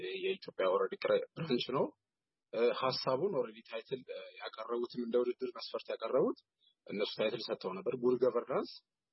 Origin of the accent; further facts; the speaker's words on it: Wolkite, Central Ethiopia, Ethiopia; ተወልጄ ያደኩት ወልቂጤ ከተማ ነው፣ ጉራጌ ዞን ውስጥ ነውና እዛ ሰማር ያደረሰንፋቸው ብዙ ነገሮች አሉ።